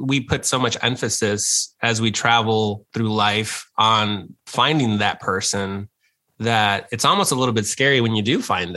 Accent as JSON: {"language": "English", "town": "Chicago", "region": "Illinois", "country": "United States", "tie": "born or raised there", "said": "I'm from Chicago, and I grew up on the West Side. So very inner city, that cliche story, single parent mom, no brothers and sisters. And I'm Mexican and Cuban, and my culture was Mexican growing up. So I was born and raised Catholic."}